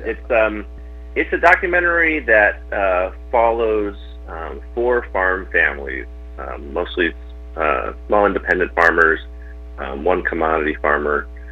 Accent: Chapel Hill, North Carolina, United States; I grew up in like around Chapel Hill, North Carolina. And so kind of more suburban city areas, but surrounded immediately by farms.

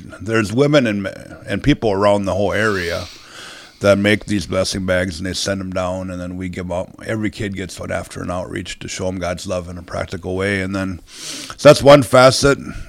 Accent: Madison, Minnesota, United States; Well, I grew up in Madison from the age I was 2. Now we moved from Minneapolis, and then graduated from Madison High School

